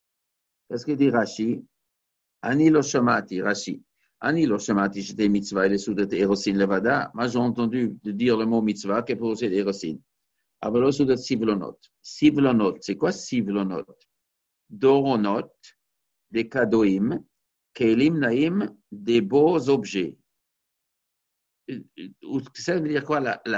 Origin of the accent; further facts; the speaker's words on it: Tunisia; chez nous en Tunisie, on appelle ça le henné.